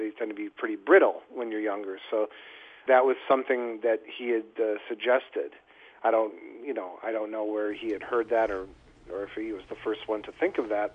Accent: Buffalo, New York, United States; Well, I grew up in Buffalo

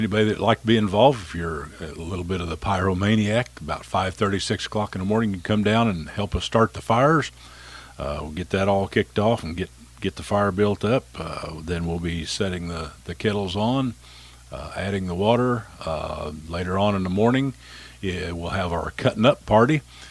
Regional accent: Bone Gap, Illinois, United States; Just growing up in Bone Gap, it's a, you know, it's a big place, so anything happens, everybody's involved.

